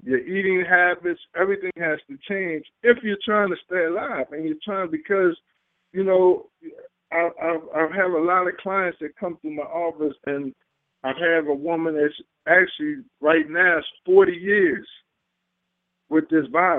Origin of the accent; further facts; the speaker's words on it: Philadelphia, Pennsylvania, United States; And I'm from West Philly.